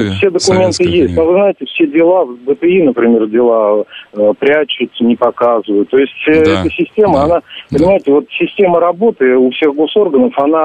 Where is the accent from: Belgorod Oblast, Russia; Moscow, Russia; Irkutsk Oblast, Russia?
Moscow, Russia; я как москвич, я живу на Цветном бульваре всю жизнь